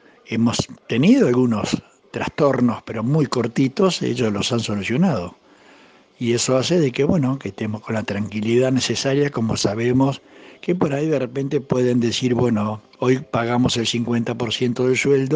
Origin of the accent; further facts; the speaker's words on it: Uruguay; moved away as an adult; now in Argentina; Pese a que yo soy uruguayo y hace 50 y pico de años que estoy acá en Argentina